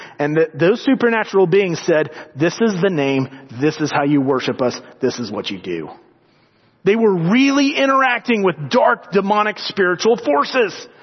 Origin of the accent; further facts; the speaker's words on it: Georgia, United States; Of course, I'm from Georgia, so we say, and then it all went north, but That's an older conversation.